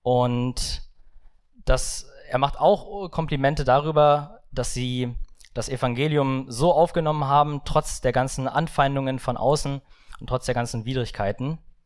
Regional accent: Brandenburg, Germany; ich bin 21 Jahre alt und damit ihr mich örtlich ein bisschen einordnen könnt, ich komme aus Brandenburg, habe ein Berliner Kennzeichen und wohne aktuell in Niedersachsen.

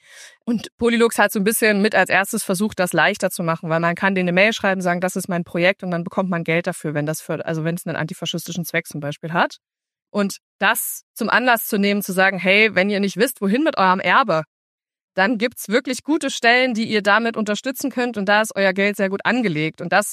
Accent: Saxony, Germany; ich bin in Grimma zur Schule gegangen, ich bin in einem noch kleineren Dorf rundherum aufgewachsen und ich bin ja in eine bestehende rechte Hegemonie reingeboren worden.

